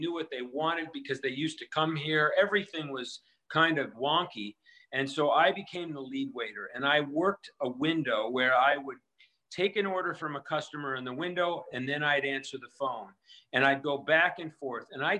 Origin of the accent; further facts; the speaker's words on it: Winnetka, Illinois, United States; I grew up on the North Shore of Chicago in Winnetka, Illinois, where I rode a bike every day to school and to play and whatnot. And that was pretty much, I was a suburban bicycle kid.